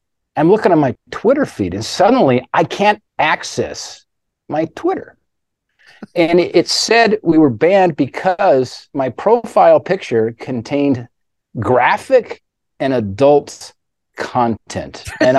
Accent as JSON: {"language": "English", "region": "Montana", "country": "United States", "tie": "born or raised there", "said": "it's been a family tradition for … since I was a kid growing up in Montana."}